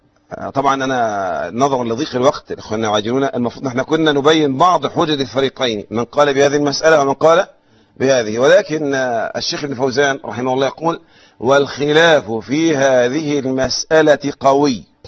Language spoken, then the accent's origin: Arabic; Egypt; عندنا في مصر مشايخنا